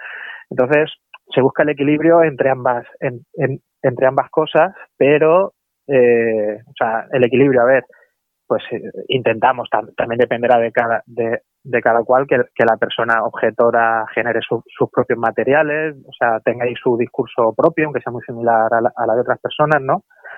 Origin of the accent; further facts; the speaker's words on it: Elche, Valencian Community, Spain; por la provincia de Alicante, ¿no? Que es donde resido yo, soy de Elche